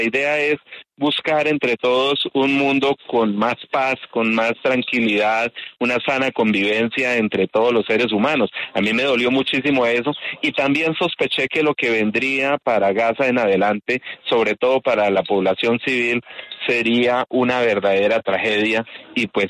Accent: Choachí, Cundinamarca, Colombia; En este momento estoy en mi pueblo natal, en Choachí, Cundinamarca.

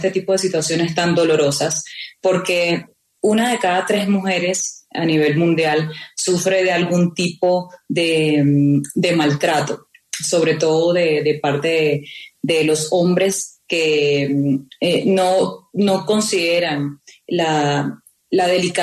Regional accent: Colombia; el que digan que yo tengo una orden de aprehensión en mi país, en Colombia

